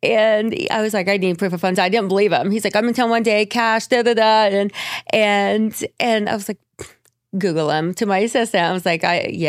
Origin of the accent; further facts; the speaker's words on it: Indiana, United States; you can be Geist Reservoir because I'm from Indiana